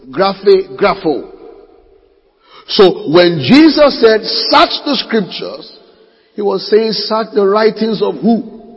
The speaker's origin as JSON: {"language": "English", "region": "Ogun", "country": "Nigeria", "said": "Now, in my head, as a Nigerian Yoruba Ijebu boy, when I hear son, is the opposite of daughter."}